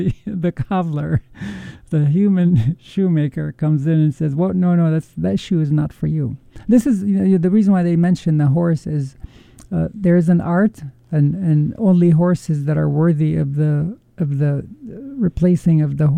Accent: Damascus, Damascus Governorate, Syria; when I was a child, it was growing up in Damascus

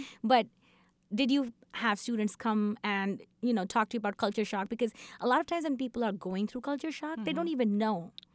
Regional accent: India; growing up in India

